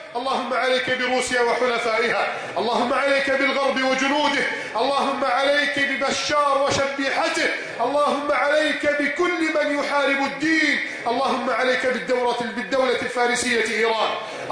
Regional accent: Egypt; بلدنا مصر

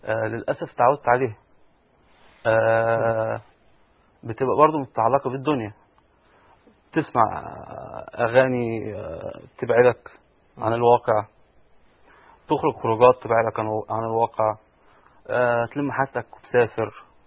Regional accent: Alexandria, Alexandria Governorate, Egypt; انا كندي ايطالي الجنسيه، متربي في اسكندريه، كنت في مدرسه امريكيه

